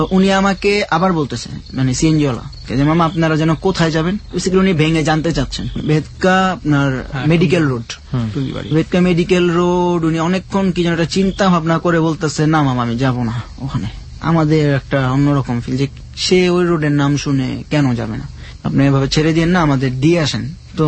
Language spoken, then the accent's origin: Bangla; Dhaka, Dhaka Division, Bangladesh; আমরা ঢাকার ছেলে